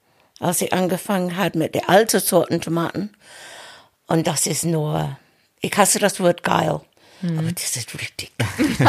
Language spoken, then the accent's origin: German; Sheffield, Yorkshire and the Humber, United Kingdom; German is a second language; moved away as an adult; now in Germany; Ich komme aus Sheffield, aus Yorkshire.